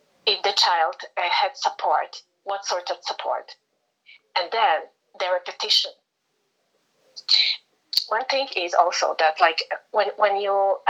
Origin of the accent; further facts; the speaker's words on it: Poland; English is a second language; now in Oxford, United Kingdom; you know, about like I come from Poland and all what is mentioned in the book.